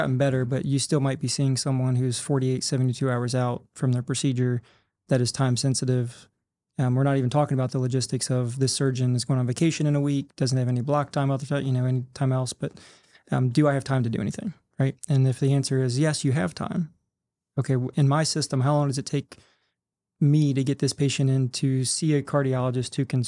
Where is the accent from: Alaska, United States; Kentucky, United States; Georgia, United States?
Kentucky, United States; And I'm from Kentucky. I like to keep things simple.